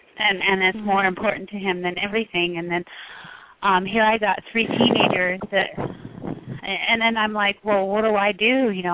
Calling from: Delta, Utah, United States; Delta, Utah.

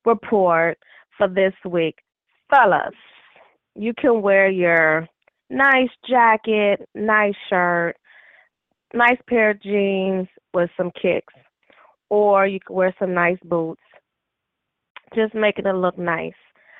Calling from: Minneapolis, Minnesota, United States; I currently am in Minneapolis, Minnesota.

